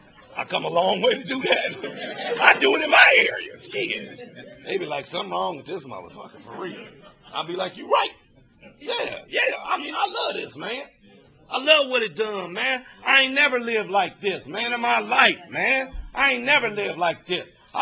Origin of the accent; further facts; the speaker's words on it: Ohio, United States; I'm from the Midwest, from Ohio, right?